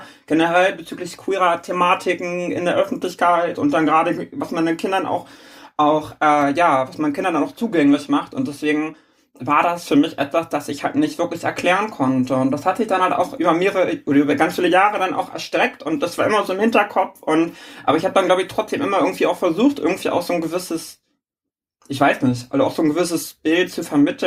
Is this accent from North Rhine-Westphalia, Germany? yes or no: no; Schleswig-Holstein, Germany; now in Hamburg, Germany; insbesondere da, wo ich herkomme, aus diesem Hamburger Speckgürtel